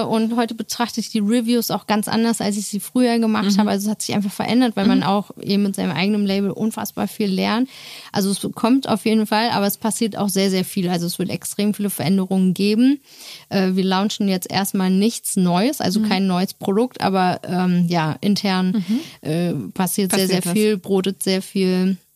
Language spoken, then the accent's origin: German; Turkey; ich bin auch Türkin